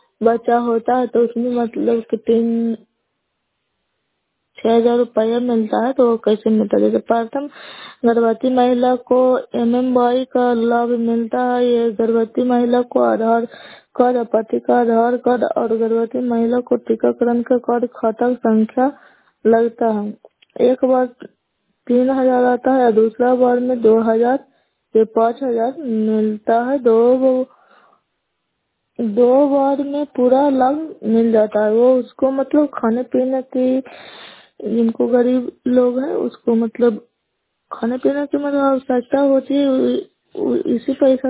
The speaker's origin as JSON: {"language": "Hindi", "region": "Bihar", "country": "India", "said": "नालंदा जिला ना गनोसा ब्लॉक कैला पंचायत के निवासी हूँ।"}